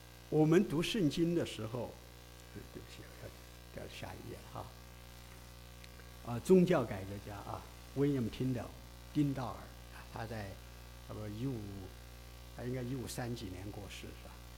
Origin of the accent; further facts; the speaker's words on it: China; 啊，我们中国人讲的男子汉大丈夫